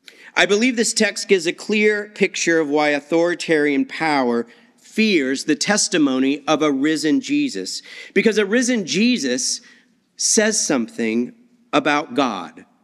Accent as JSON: {"language": "English", "country": "United States", "said": "Who I am, not only as an American, but as a white man."}